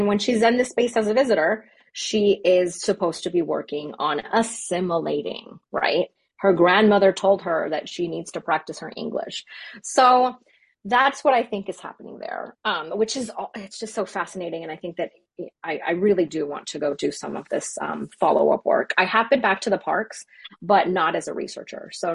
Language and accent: English; Texas, United States; especially growing up in Texas, where, you know, it's a majority Mexican, and I was in the majority, I will admit that.